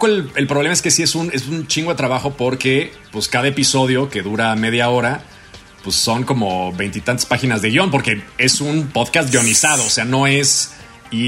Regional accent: Mexico City, Mexico; Yo soy de la Ciudad de México, sí.

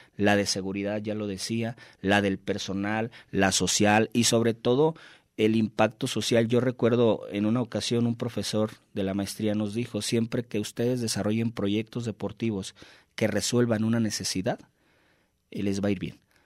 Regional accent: Tonalá, Mexico; born there; en el municipio del cual orgullosamente soy nacido, en Tonalá.

